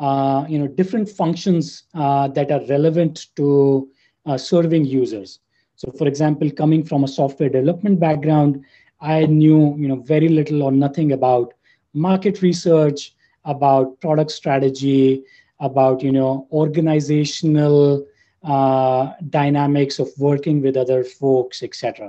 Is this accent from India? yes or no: yes; New Delhi, Delhi, India; I was born and brought up in New Delhi, India. So I did my undergrad there in computer science.